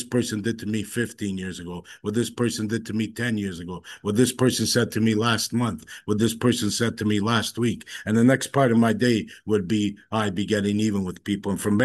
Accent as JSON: {"language": "English", "town": "Toronto", "region": "Ontario", "country": "Canada", "tie": "born or raised there"}